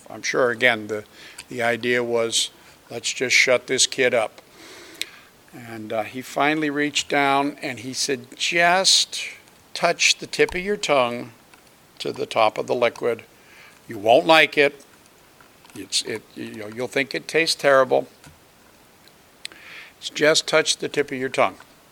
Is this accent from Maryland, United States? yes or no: no; Boston, Massachusetts, United States; I grew up on the East Coast. I grew up in the suburbs of Boston.